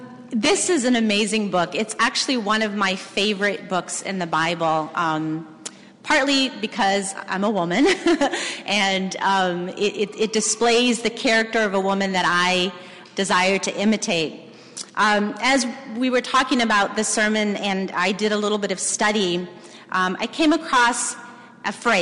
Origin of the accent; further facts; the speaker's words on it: South Africa; I grew up in South Africa in apartheid